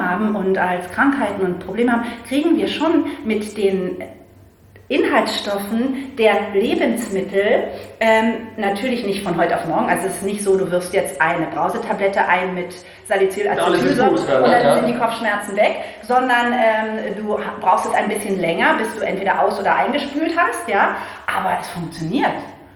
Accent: Berlin, Germany; ich bin in Berlin aufgewachsen

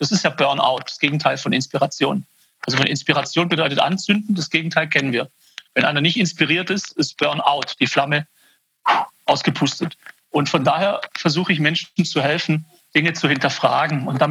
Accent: Baden-Württemberg, Germany; Meine Eltern sind aus dem Iran Ende der 60er Jahre nach Deutschland gekommen. Da bin ich hier in der Nähe von Stuttgart geboren

